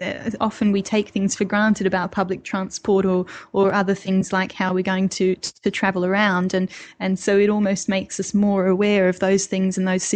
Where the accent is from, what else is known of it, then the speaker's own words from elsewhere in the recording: Australia; I don't know if it's partly because I grew up in Australia, but I have to say that I'm enchanted by snow.